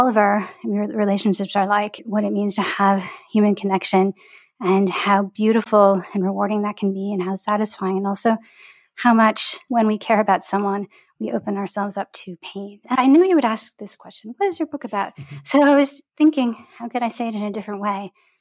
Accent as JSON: {"language": "English", "town": "Detroit", "region": "Michigan", "country": "United States", "tie": "born or raised there", "said": "It's about a coming-of-age story of a girl growing up in Detroit, where I grew up"}